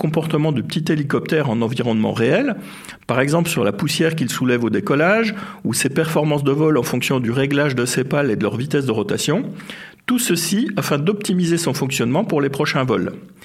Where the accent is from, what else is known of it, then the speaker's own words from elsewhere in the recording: Montbéliard, Bourgogne-Franche-Comté, France; born there; Et ça me ramène directement à ma région natale, la Franche-Comté, et même ma ville natale, Montbéliard.